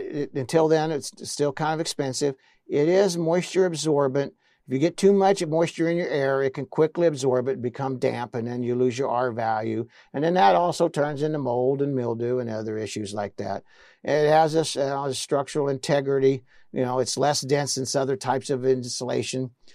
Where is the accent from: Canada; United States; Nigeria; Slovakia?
United States; Midwest; I grew up in the Midwest, and all our farmers during World War I and World War II were given hemp seeds.